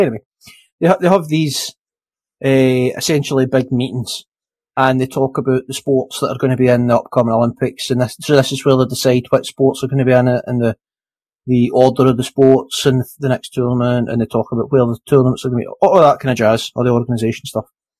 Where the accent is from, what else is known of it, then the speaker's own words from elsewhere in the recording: Scotland, United Kingdom; because I'm Scottish and I'm not used to the sunshine.